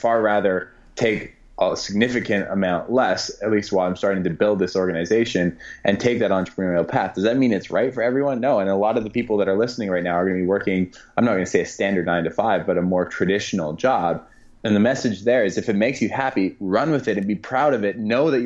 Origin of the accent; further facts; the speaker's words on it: Canada; I'm Canadian, right?